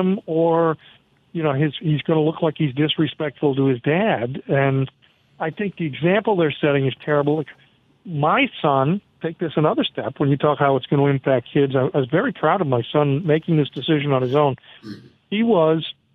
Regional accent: New England, United States; I'm of Irish descent. And when I was a young guy, you know, if a Irish guy married an Italian girl in New England, that was blasphemy.

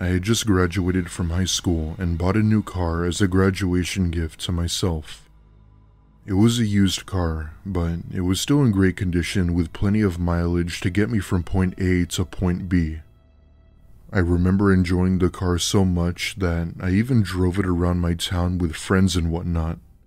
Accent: United States; I'm American, and my girlfriend is obviously Korean, so I wasn't familiar with the food

